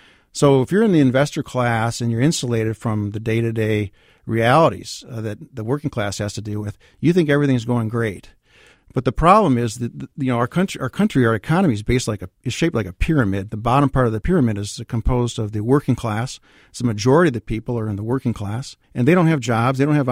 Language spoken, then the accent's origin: English; Detroit, Michigan, United States; I grew up in Detroit. I went to graduate school in Michigan